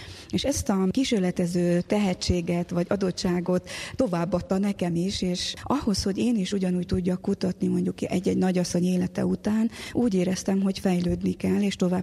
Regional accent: Corund, Harghita, Romania; én egy kerámikus családba születtem Erdélyben, Korondon.

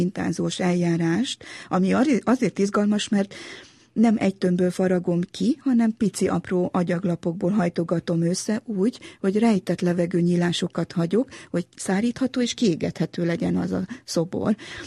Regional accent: Transylvania, Romania; Én Erdélyben nőttem fel, én székely lány vagyok, és természetesen, mint erdélyi magyarnak

